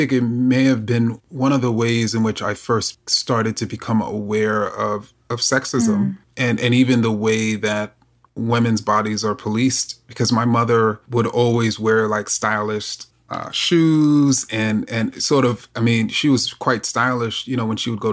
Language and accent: English; New York City, New York, United States; which growing up in New York City, I mean, that's what we did. We played basketball.